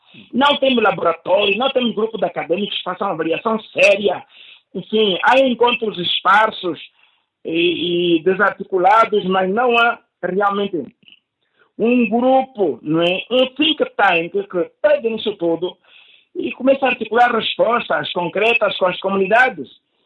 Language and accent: Portuguese; Capelongo, Huíla, Angola; A área onde eu cresci, que é a área do Complexo Agrário de Capelongo, enfim, o antigo colonato europeu ali, na área de Matala até Capelongo e Freixel